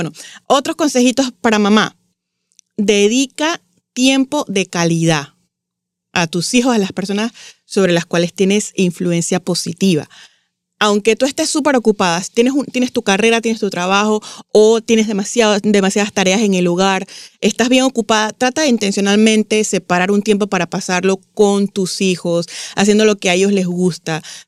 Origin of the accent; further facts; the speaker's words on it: Panama; yo por lo menos que soy de Panamá